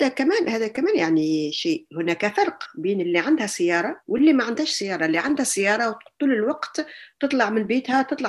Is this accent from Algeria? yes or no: yes; Algeria; moved away; وفي 1991 طلعت من الجزائر ورحت على تونس، على أساس أنا ما كنت نعرف تونس، يعني كانت نوعا ما كان يعني بطريقة ما كان هروب من واقع جزائري اللي كنت نحسه خانق